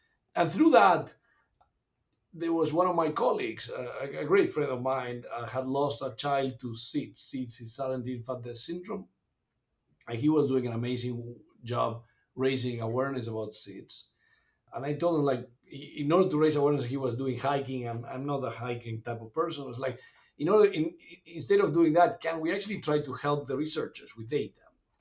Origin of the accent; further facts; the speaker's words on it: Uruguay; I was born and raised in Uruguay. I grew up in a farm 3 hours north of Montevideo, the capital city of Uruguay.